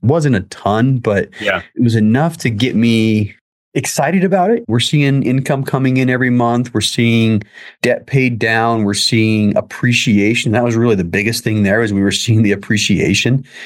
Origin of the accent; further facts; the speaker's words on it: Salt Lake City, Utah, United States; born and raised in the Salt Lake City general area. Just did what everybody did through grade school, high school, whatever.